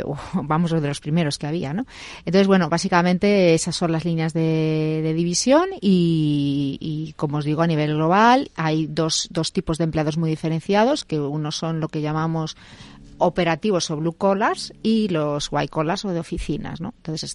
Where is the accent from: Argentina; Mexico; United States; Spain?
Spain; Bilbao, Basque Country; Yo que soy de Bilbao y que hay muchas empresas papeleras allí